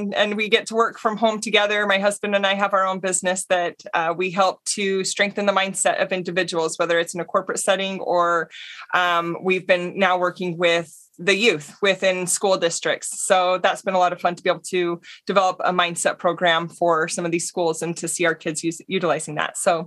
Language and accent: English; Orem, Utah, United States; I grew up in Orem, Utah, the youngest in my family.